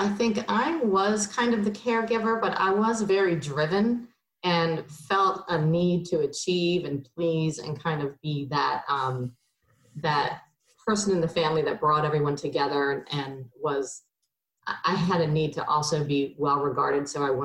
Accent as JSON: {"language": "English", "town": "Annapolis", "region": "Maryland", "country": "United States", "tie": "born or raised there", "said": "I grew up in Annapolis."}